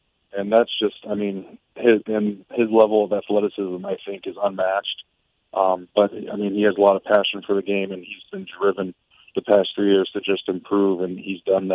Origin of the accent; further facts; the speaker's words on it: Midwest, United States; Even though I grew up in the Midwest and like I wasn't around it my whole life